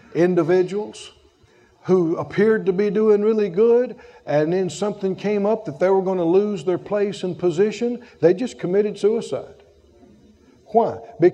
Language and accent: English; the South, United States; born there; so I'm a Moor. I was born in the South. I was born a country boy.